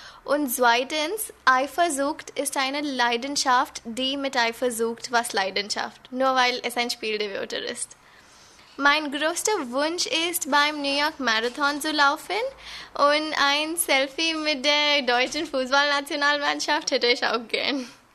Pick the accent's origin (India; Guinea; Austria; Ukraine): India; German is a second language; Ich komme aus Indien und ich wurde 1998 geboren.